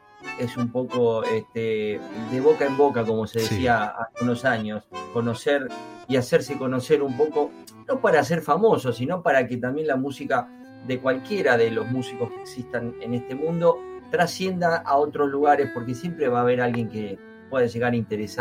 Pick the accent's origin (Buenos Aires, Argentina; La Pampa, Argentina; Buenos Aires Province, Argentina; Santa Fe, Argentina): Santa Fe, Argentina; Rosario; also born or lived in Salta; yo nací en Salta, por supuesto, y me crié hasta los 5 años ahí, y después me llevaron a vivir a Rosario. Prácticamente me siento salteño porque tengo el documento que dice Salta